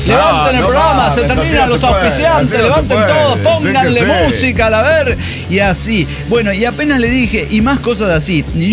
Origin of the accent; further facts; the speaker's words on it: Argentina; Soy un chabón de Argentina, estoy llamando por el concurso.